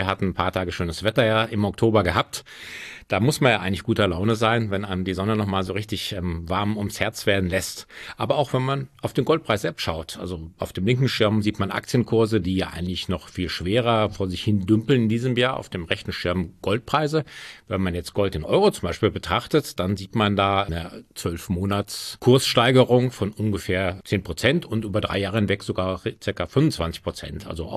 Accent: Rhineland, Germany; als Rheinländer tendenziell ist man halt eine Frohnatur.

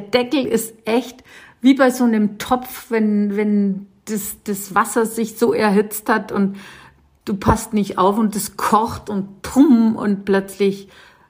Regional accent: Bavaria, Germany; ich komme ja aus dem Landkreis Landsberg

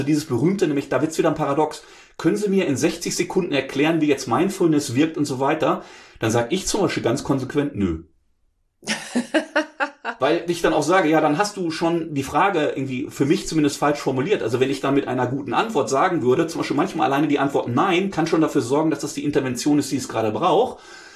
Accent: North Rhine-Westphalia, Germany; man merkt hier vielleicht auch, na, ich komme aus dem Ruhrgebiet

